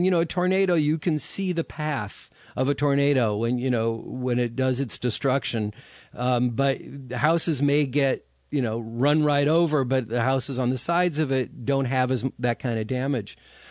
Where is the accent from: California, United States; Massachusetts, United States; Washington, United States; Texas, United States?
California, United States; I'm from California. Give me an earthquake any day, right?